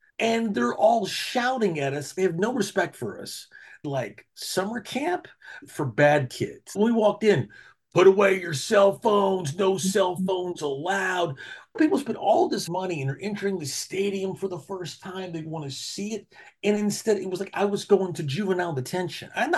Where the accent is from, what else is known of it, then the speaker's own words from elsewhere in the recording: Texas, United States; I'm from Texas. I like spicy things.